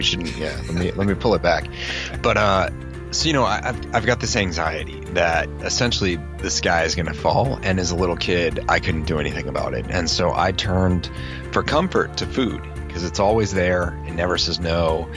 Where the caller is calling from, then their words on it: Boston, Massachusetts, United States; I am up in the Boston area where it's very cold.